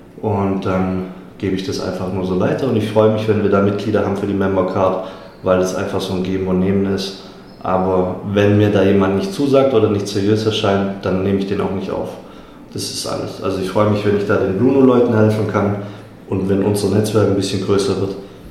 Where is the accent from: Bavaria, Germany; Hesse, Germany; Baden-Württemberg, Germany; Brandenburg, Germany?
Baden-Württemberg, Germany; im Brot klingt für mich so als Schwabe.